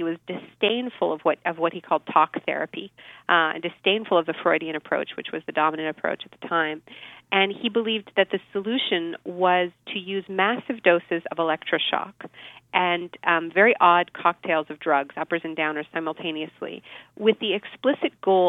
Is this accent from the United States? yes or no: no; Montreal, Quebec, Canada; because I grew up in Montreal, so everything needs to be bilingual.